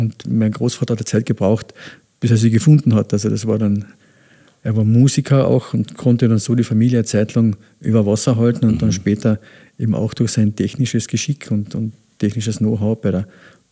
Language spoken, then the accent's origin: German; Villach, Carinthia, Austria; also born or lived in Nötsch; now in Althofen, Austria; Geboren bin ich in Nötsch bei Villach, aufgewachsen in Villach bei meinen Großeltern und bin dann nach meiner Militärkarriere dann hier in Althofen gelandet.